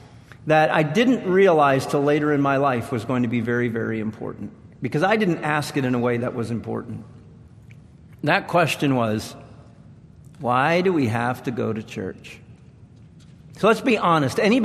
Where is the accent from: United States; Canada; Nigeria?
Canada; Nova Scotia; And where I grew up in Nova Scotia, Canada, there was an event that gripped the nation every Saturday night.